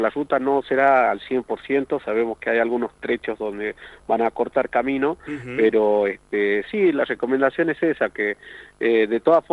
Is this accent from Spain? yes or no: no; Cafayate, Salta, Argentina; todos somos de acá, de Cafayate.